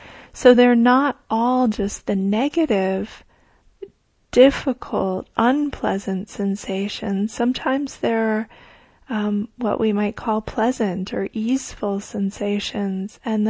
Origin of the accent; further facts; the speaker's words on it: Midwest, United States; I grew up in the Midwest, so we had fireflies, which I loved